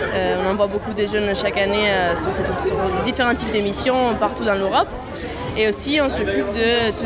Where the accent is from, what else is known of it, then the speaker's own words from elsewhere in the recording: Italy; French is a second language; now in France; je suis un service civique français, mais je suis italienne.